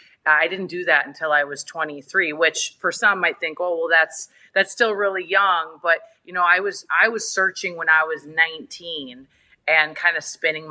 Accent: Minnesota, United States; I'm from the Midwest. So I'm from Minnesota, and I was raised by a single mom, the youngest of three, and lots of hardship growing up.

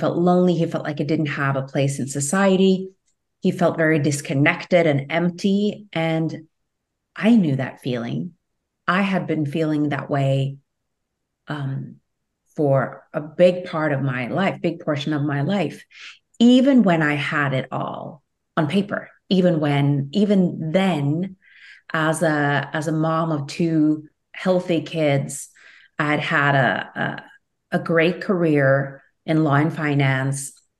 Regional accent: Norway; I am Norwegian. I am originally from Norway and now I live here.

